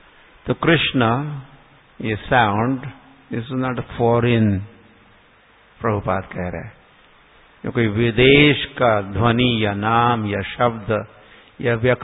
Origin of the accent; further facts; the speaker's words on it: Maharashtra, India; born there; हम गांव में जन्मे थे, महाराष्ट्र के गांव में